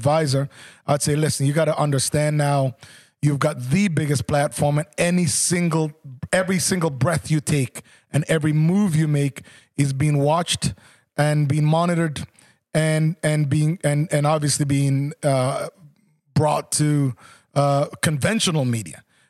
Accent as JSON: {"language": "English", "country": "Jamaica", "also_born_or_lived": "Southern United States", "lives_now": "United States", "said": "as a Jamaican, and also someone who lived in the South, in the U.S., I love it warm and muggy"}